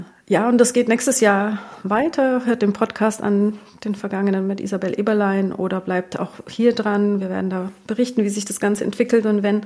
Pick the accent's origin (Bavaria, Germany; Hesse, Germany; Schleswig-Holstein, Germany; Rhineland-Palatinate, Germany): Bavaria, Germany; ich bin in halt im Allgäu aufgewachsen.